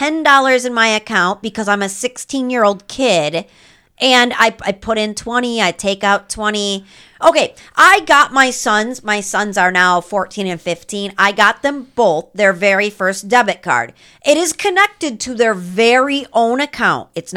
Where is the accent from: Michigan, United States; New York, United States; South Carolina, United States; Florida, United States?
Michigan, United States; We're from Michigan.